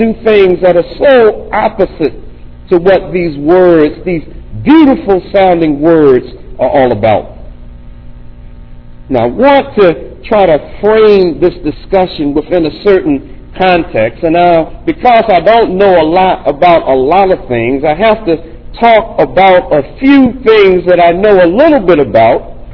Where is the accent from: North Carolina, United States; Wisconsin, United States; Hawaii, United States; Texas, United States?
North Carolina, United States; born or raised there